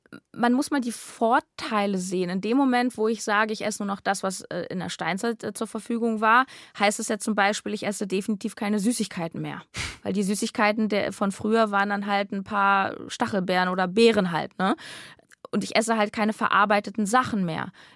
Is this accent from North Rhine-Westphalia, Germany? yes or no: no; Berlin, Germany; born or raised there